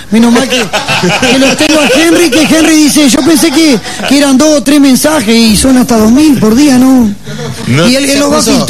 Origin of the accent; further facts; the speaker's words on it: Salta, Argentina; No tengo tierra, yo soy salteño y más nada.